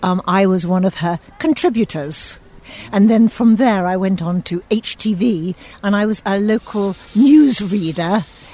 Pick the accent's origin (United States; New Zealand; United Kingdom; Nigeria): United Kingdom; South West England; I'm actually from the West Country, Bristol-born, well, Somerset-born and bred Madeira